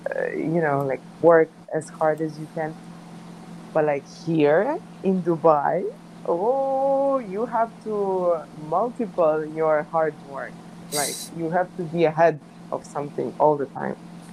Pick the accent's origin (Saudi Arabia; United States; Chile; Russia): Russia; Me, I'm from Russia.